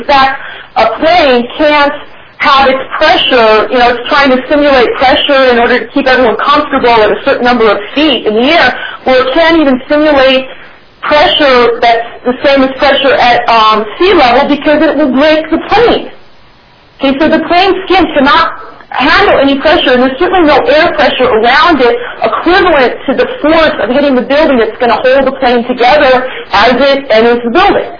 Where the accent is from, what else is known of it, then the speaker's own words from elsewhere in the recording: New York City, New York, United States; I'm from New York City, and I'm part of New York City 9/11 Truth.